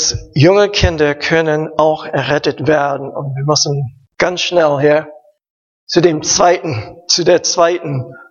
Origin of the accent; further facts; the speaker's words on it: Maryland, United States; German is a second language; Ich lebte in Maryland. Wir hatten, ja, Menschen von verschiedenen Ländern und so weiter.